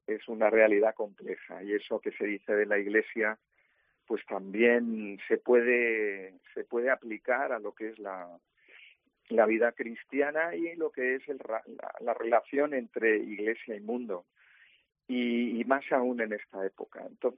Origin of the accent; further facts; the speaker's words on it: Barcelona, Catalonia, Spain; also born or lived in La Palma del Condado; yo nací en La Palma del Condado y de niño, pues ya toda la familia se fue para Barcelona, emigrante, pues por motivos de trabajo de mi padre, y allí es donde realicé el seminario en Barcelona